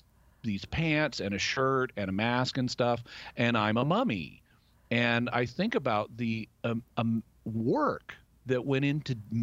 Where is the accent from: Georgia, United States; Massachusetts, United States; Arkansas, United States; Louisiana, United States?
Arkansas, United States; I was growing up in the Ozark Mountains in Arkansas, and this was before cable television existed, at least in Arkansas.